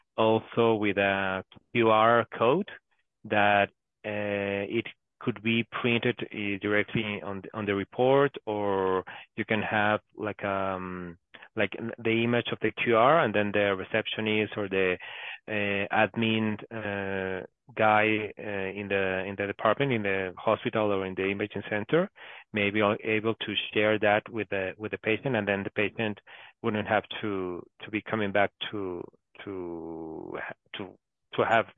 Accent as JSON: {"language": "Spanish", "country": "Mexico", "lives_now": "Mexico City, Mexico", "said": "Yo soy, bueno, mexicano, vivo en la Ciudad de México."}